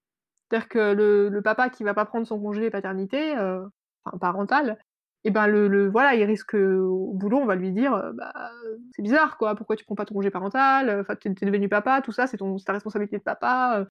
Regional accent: France; also born or lived in Sweden; Et pourtant, je suis française, hein. Mais je suis devenue adulte en Suède.

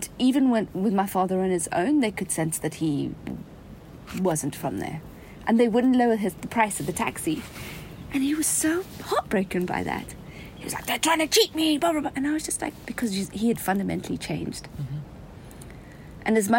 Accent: Zambia; growing up in Zambia, I didn't.

